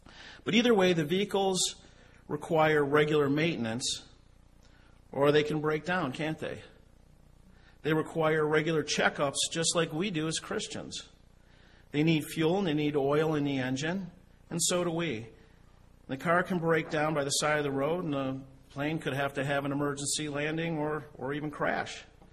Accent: United States; I mean, as an American, it's just hard to fathom that, but it's true because they live their lives.

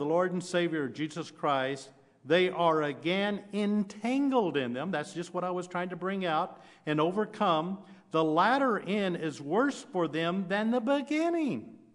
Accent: Arkansas, United States; Being a little boy growing up in Arkansas, my grandfather would take the plow and he'd go out there and plow up the fields

